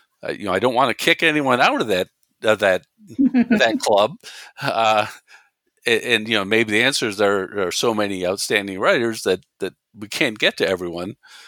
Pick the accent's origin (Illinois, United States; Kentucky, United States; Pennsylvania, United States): Illinois, United States; Chicago; I'm originally from Chicago, so that's convenient for me